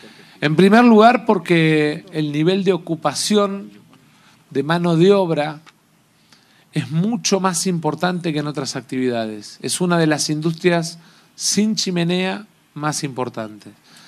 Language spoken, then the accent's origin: Spanish; Argentina; mostrar nuestra capacidad de servicios como argentinos